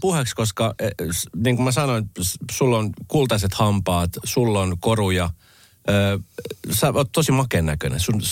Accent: Colombia; Finnish is a second language; now in Finland; Kun mä oon Kolumbiassa, niin mä en koe, että mä oon kolumbialainen. Kun mä oon Suomessa, mulla on lapsi täällä, mun lapsi on syntynyt täällä, niin väillä mä tunnen, että okei, ehkä mä oon suomalainen.

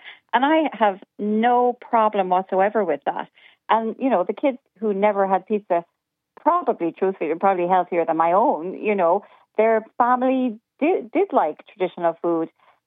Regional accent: Ireland; I'm Irish, but I have a mixed heritage family, and you know, truth be told, we do travel a lot.

